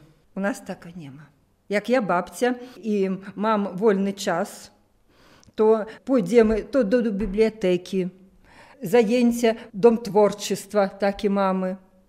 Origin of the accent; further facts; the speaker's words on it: Lida, Grodno Region, Belarus; now in Poland; Ja sama i mój wnuk jestem z Lidy. U nas takie niewielkie miasteczko, na połowę jak Białostok.